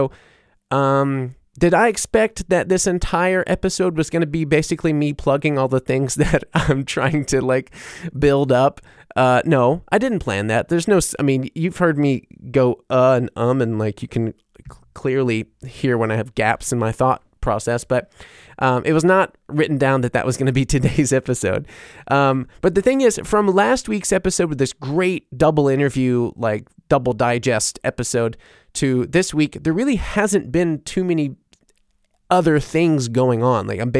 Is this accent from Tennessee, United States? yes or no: no; Mississippi, United States; moved away as an adult; also born or lived in New Orleans; now in Germany; my growing up in Mississippi, like, and then, you know, having my bands and stuff in New Orleans, moving to Germany, all that stuff.